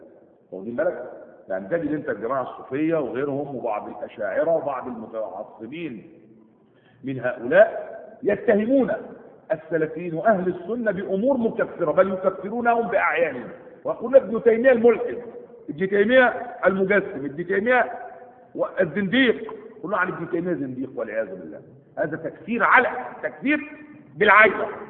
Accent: Egypt; هنا في بلادنا مصر

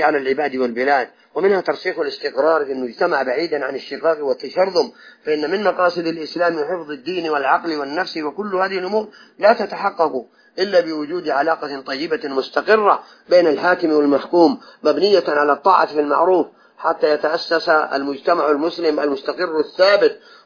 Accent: Saudi Arabia; نعيش في بلادنا المملكة العربية السعودية

